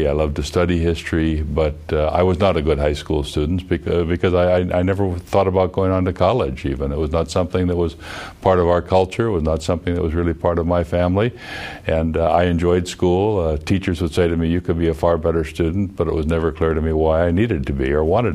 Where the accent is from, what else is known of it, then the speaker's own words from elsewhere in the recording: Galena, Illinois, United States; also born or lived in Madison, Wisconsin; I was born in Wisconsin, in Madison, but I was raised in Galena, Illinois, an old mining town on the Mississippi River.